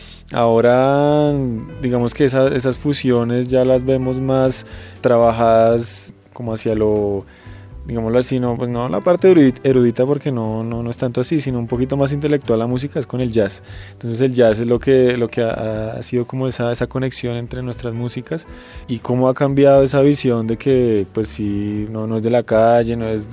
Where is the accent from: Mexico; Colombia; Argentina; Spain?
Colombia; para uno como colombiano